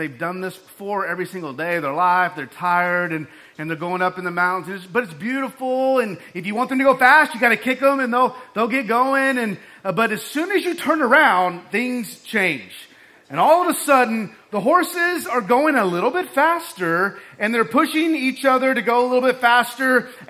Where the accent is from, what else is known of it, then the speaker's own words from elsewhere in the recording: Texas, United States; I grew up in West Texas.